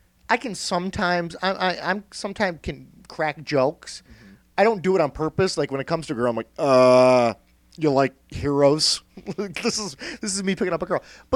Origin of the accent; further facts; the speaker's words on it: Watertown, New York, United States; I'm from Watertown. We're basically Ontario.